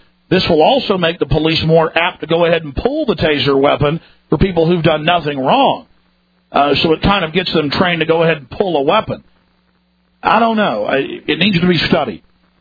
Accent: Dallas, Texas, United States; I grew up in Dallas, and the water tasted like gasoline.

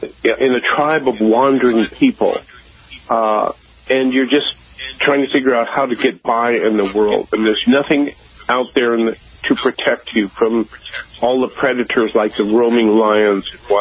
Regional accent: Montana, United States; To when I was just a kid growing up in Montana.

